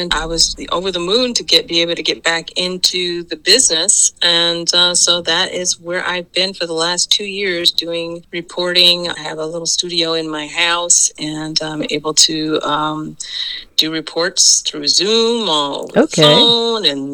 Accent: Buffalo, New York, United States; I'm originally from Buffalo, New York, on the east side of Buffalo.

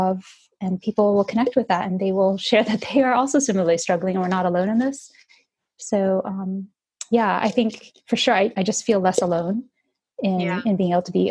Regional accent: United States; It's not a culture that wears their heart on their sleeves the way I think Americans do, and obviously we're all American as well

